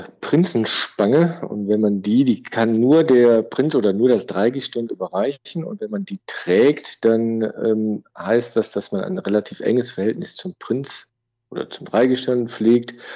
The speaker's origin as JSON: {"language": "German", "town": "Cologne", "region": "North Rhine-Westphalia", "country": "Germany", "tie": "born or raised there", "said": "Ja, ich bin eine echte Kölsche."}